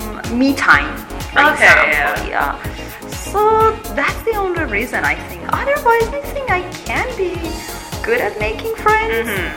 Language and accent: English; Iran; I'm from Iran.